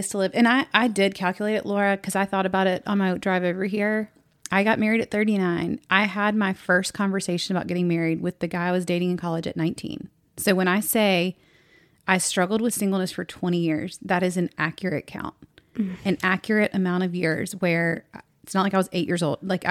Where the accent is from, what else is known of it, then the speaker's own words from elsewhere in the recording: North Carolina, United States; now in Dallas, United States; We grew up in North Carolina. We both live in Dallas.